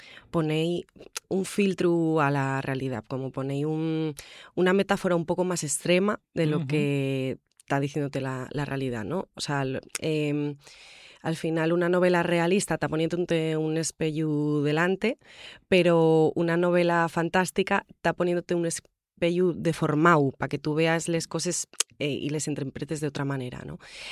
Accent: Rodiezmo, Castile and León, Spain; de mi zona, de Rodiezmo, que mi pueblo está en una zona fronteriza entre Asturias y León

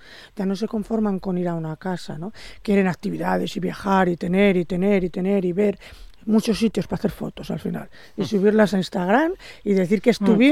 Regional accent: Asturias, Spain; no es lo mismo verlo en Avilés que verlo en el suroccidente, de donde vengo yo.

